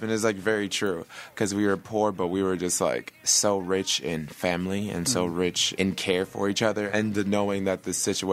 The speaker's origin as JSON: {"language": "English", "town": "Milwaukee", "region": "Wisconsin", "country": "United States", "tie": "born or raised there", "said": "So I'm born and raised here in Milwaukee. Grew up all over the city, so South Side, living in very, like, low socioeconomic areas."}